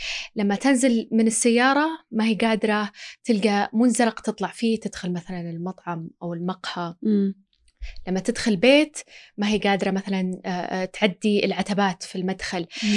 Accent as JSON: {"language": "Arabic", "country": "Saudi Arabia", "said": "محلياً عندنا في السعودية"}